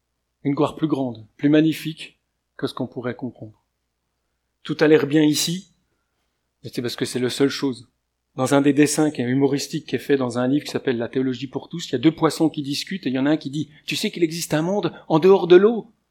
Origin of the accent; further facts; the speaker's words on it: France; je dois prouver que je suis français.